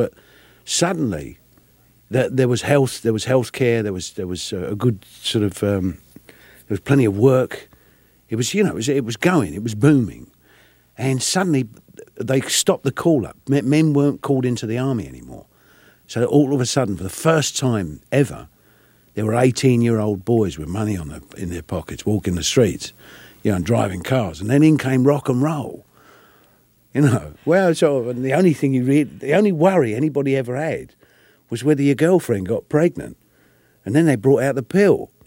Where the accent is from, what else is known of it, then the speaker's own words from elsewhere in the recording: Bury St Edmunds, East of England, United Kingdom; born there; Well, I was born in Bury St. Edmunds. That's in Suffolk, up in, sort of, you know, on the bum of the pig.